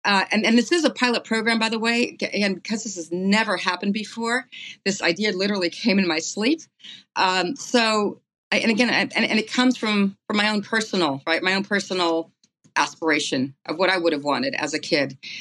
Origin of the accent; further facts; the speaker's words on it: California, United States; growing up in the Bay Area, I was one of nine kids, and you know, our parks were our recreation.